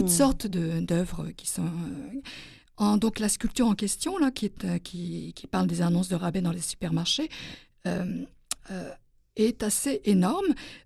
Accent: France; même l'accent français, moi, en tant que française, c'est pareil, je le ressens.

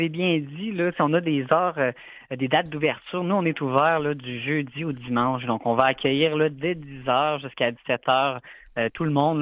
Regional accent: Victoriaville, Quebec, Canada; now in Quebec City, Canada; je suis de Victoriaville. Je suis venu à l'étudier en archéologie à l'Université Laval.

